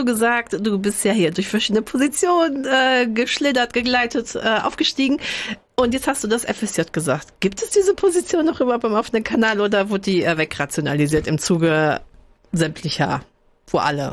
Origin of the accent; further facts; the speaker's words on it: North Rhine-Westphalia, Germany; Ich komme aus dem Ruppert, ich bitte dich.